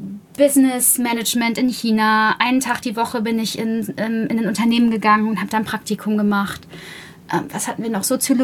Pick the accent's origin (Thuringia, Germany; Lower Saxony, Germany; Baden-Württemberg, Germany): Lower Saxony, Germany; Buxtehude